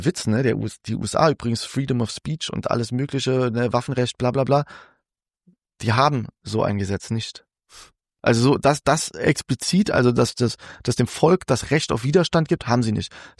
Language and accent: German; Germany; ich als Deutscher, so, ne, und ich meine, ich bin Linker